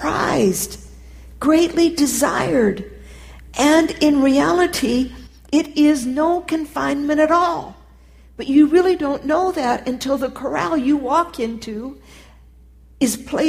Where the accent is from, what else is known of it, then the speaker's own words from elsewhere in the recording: United States; And it would particularly not be easy for me as an American to go to that country and learn a new way of living.